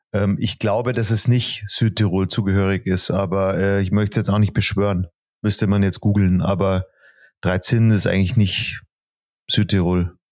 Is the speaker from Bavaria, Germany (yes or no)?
yes; Bavaria, Germany; also born or lived in Leverkusen; Ich wäre gerne komplett bayerisch, aber ich bin leider nicht in Bayern geboren. Aber ich bin seit ich 4 bin in Bayern. Also ich fühle mich als Bayer.